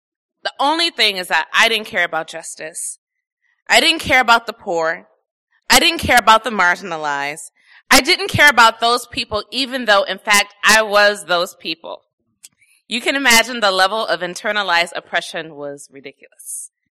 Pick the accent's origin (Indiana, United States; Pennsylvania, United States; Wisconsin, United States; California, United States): Wisconsin, United States; I hate January, even though I'm from Wisconsin, and so I'm used to this, but I'm not used to this.